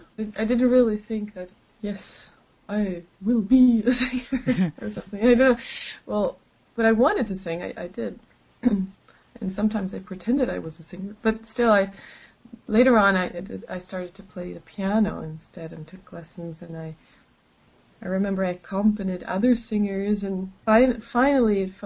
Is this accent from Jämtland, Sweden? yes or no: yes; Ås, Jämtland, Sweden; now in Stockholm, Sweden; Well, I live in Stockholm since a long time now, but originally I come from further up north. It's a small village called Ås, A with a circle and S, in Jämtland, close to the mountains.